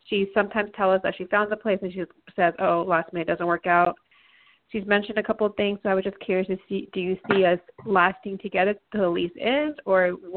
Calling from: Texas, United States; I'm calling from Texas.

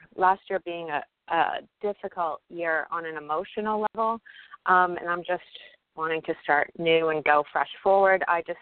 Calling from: New York, United States; I'm calling from New York, and my birth date is 7/7/67.

